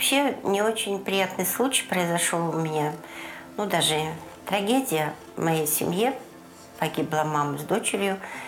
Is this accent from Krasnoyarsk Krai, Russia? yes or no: no; Abakan, Khakassia, Russia; moved away; also born or lived in Central Asia; Я сибирячка, Красноярский край, Хакасия, Абакан. Это моя вотчина, это чудесный, чудесный, неповторимый край.